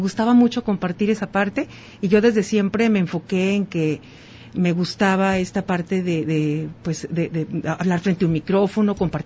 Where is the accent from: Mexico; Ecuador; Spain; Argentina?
Mexico; San José de la Tinaja, Jalisco; de donde yo soy, de mi ranchito que se llama San José de la Tinaja, orgullosamente, en el rumbo de Zapotiltic, para quienes ubican esta región sur del estado de Jalisco. Bueno, Zapotiltic es mi municipio donde yo soy originaria.